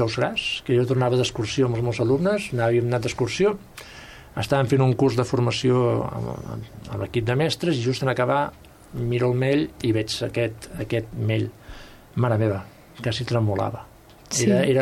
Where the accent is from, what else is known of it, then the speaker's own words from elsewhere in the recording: Barcelona, Catalonia, Spain; És Barcelona, perquè soc de Barcelona, nascut a Barcelona, i clar, conec una mica els barris d'allà